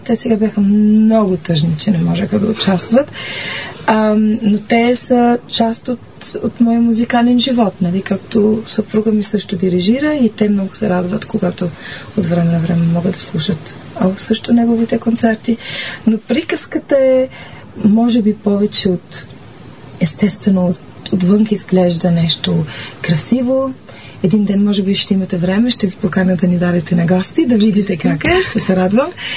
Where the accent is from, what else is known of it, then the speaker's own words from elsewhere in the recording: Rome, Lazio, Italy; Аз тъй като идвам от Рим и където нямах много възможността да живея в природата